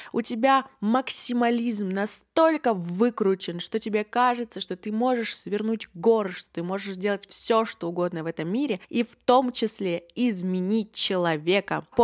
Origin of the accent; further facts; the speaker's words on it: Yekaterinburg, Sverdlovsk Oblast, Russia; мне 22, и я из Екатеринбурга